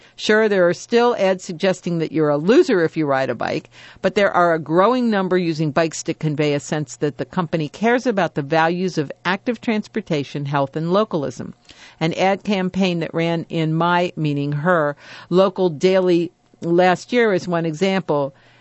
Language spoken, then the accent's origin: English; Cincinnati, Ohio, United States; Yeah, how's my hometown?